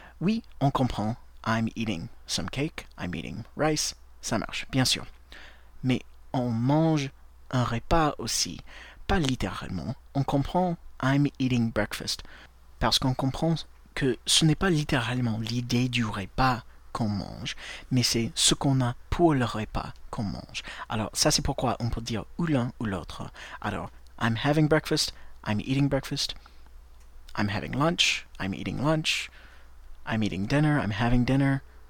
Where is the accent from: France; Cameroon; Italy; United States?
United States; French is a second language; je suis américain et au travers de ce podcast, je voudrais partager avec vous un peu de la langue anglaise.